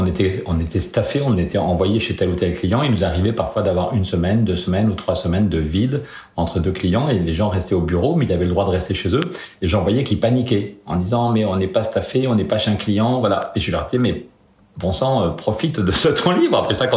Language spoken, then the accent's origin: French; Périgueux, Nouvelle-Aquitaine, France; born there; je suis né à Périgueux en 1964